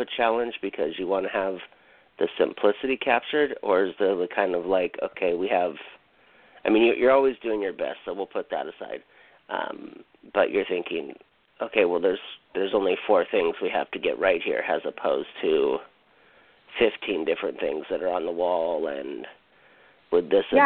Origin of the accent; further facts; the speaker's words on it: Hawaii, United States; I worked on a film in Hawaii, The Descendants, and it was very interesting because I'm from Hawaii